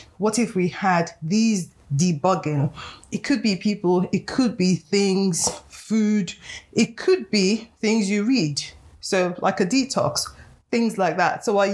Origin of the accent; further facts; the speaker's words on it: Nigeria; I'm Nigerian and in my culture, Igbo culture, we describe people by their physical attributes